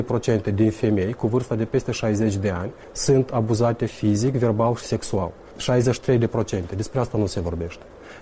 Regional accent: Tiraspol, Transnistria, Moldova; Eu sunt din Tiraspol

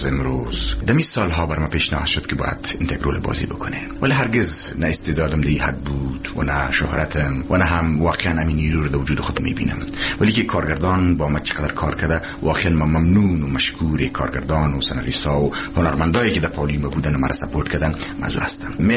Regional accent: Kabul, Afghanistan; در ویسلابات کابل چاردی زمین متولد شدیم، یک خانواده فقیر

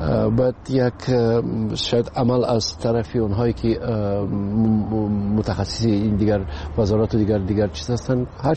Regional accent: Tajikistan; من بیشتر میخواستم که به وطنم خدمت کنم، به تئاتر تاجیکستان.

